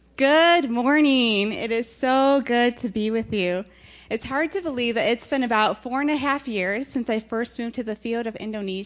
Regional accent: Michigan, United States; and I'm from Michigan, went through this crisis, this automotive crisis

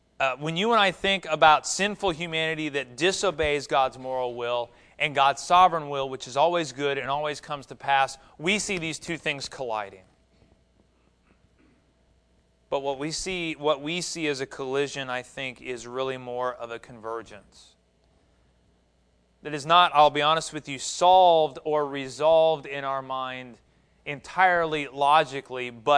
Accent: Columbus, Ohio, United States; born there; As many of you know, I was born in Central Ohio. I was born in Columbus.

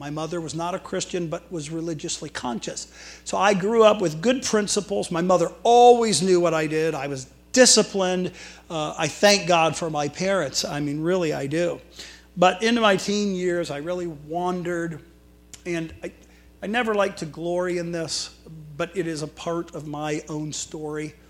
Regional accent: Richfield, United States; Let me just tell you a little bit about my upbringing. I grew up in Richfield.

